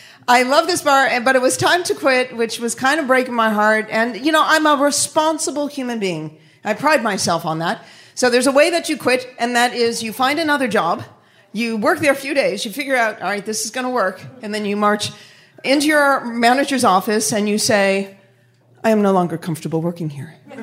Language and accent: English; Boston, Massachusetts, United States; I'm from Boston. I move here, burlesque.